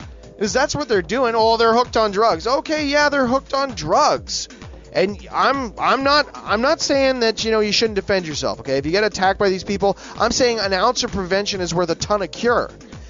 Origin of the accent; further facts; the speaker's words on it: Canada; Hey, I'm Canadian.